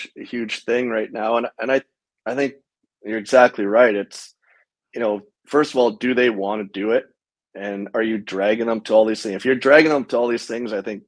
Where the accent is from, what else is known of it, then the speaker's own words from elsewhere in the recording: Winnipeg, Manitoba, Canada; I grew up in Winnipeg where we had access to outdoor ice, so it was a lot less structured, but I mean, we lived at the rink and we were on the ice, you know, 4 or 5 hours a day pretty well.